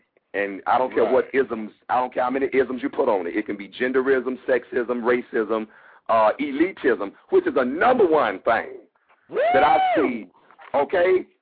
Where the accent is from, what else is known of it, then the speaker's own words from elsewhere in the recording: Atlanta, Georgia, United States; because I'm born and raised in Atlanta. And I'm a real native, not one of them other folk. I'm a real native. Yeah, born in, like I said, born in Greater Hospital, all that shit. Real native, went to Atlanta. Grew up in Atlanta Public Schools, okay?